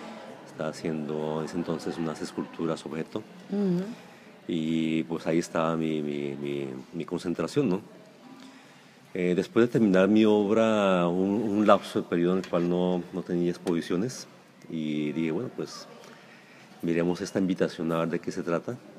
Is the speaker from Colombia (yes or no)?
yes; Colombia; now in Norway; Como buen colombiano, pues la timidez es muy poco presente